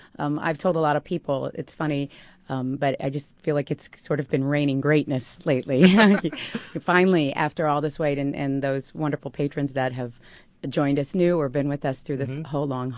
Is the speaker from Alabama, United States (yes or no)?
no; Indianapolis, Indiana, United States; So, quick history. I was born and raised in Indianapolis